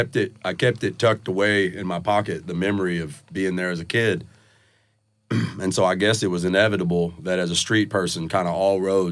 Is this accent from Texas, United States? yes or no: yes; Texas, United States; I'm from South Texas. She moved up to the big city of Dallas looking for economic opportunity.